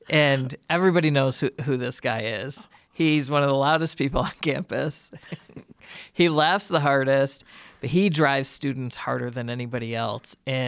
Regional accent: Cattaraugus, New York, United States; I moved back to my hometown of Cattaraugus. And right here in Cattaraugus County.

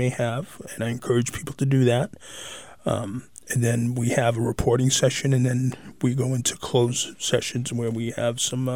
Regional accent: Manchester, New Hampshire, United States; Like I said, I grew up in Manchester for 50 years.

